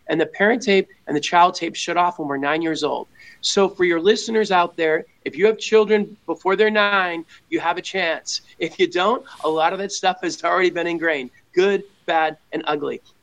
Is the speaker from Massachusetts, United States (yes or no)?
yes; Boston, Massachusetts, United States; I grew up in Boston.